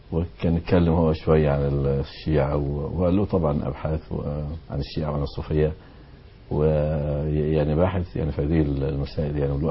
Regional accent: Alexandria, Alexandria Governorate, Egypt; اللي هو خيم الدعوة عندنا في اسكندرية

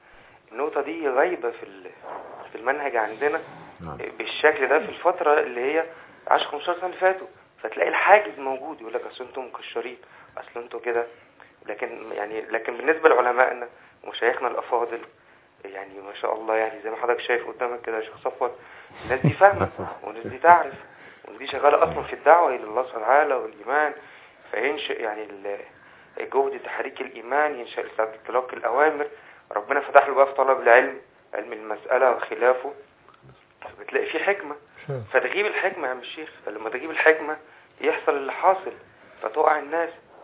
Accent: Egypt; المنهج السلفي عندنا في مصر، وانا اشرف ان انا انتمي له بشكل او باخر.

